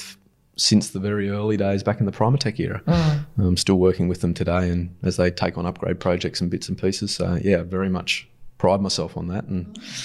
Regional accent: Muswellbrook, New South Wales, Australia; I grew up in the Hunter Valley originally, so I've still got some connections. I grew up in Muscle Rook originally.

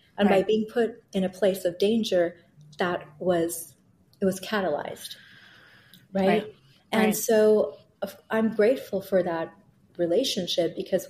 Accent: Thailand; moved away as an adult; also born or lived in Bangladesh; now in United States; I was born in Bangladesh, raised in Thailand and educated there. And when I graduated from high school, I moved to the States for college on a student visa.

